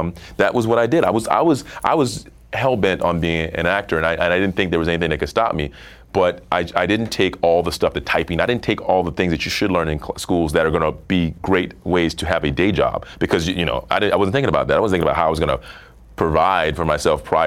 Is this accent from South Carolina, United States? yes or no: yes; South Carolina, United States; when I grew up in South Carolina, I was talking to somebody about this